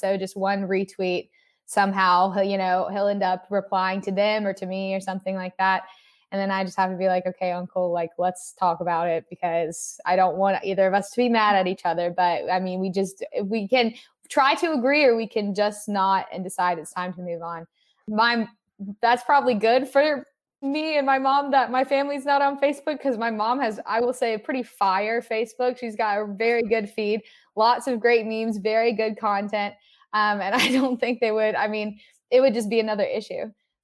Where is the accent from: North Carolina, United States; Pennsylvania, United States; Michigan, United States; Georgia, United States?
North Carolina, United States; Archer's Lodge; I always tell people I'm from Raleigh. I grew up outside of Raleigh, kind of in this place called Archer's Lodge, which was like not even a town or limit or anything when I was younger.